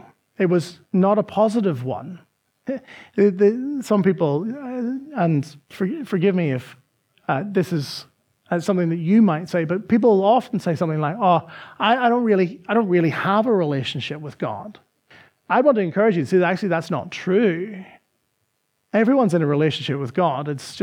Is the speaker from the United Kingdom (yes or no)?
yes; Northern Ireland, United Kingdom; as indeed where I grew up in Northern Ireland. There was communities that were hostile to one another.